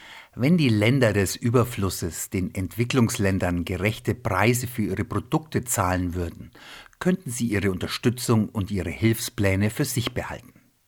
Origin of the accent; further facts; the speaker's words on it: Oberschleißheim, Bavaria, Germany; ich bin in Schleißheim aufgewachsen, in Oberschleißheim